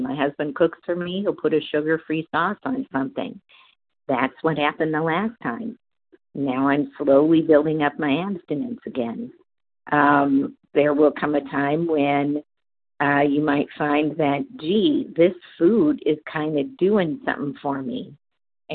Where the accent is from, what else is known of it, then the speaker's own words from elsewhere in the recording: Massachusetts, United States; Central Massachusetts.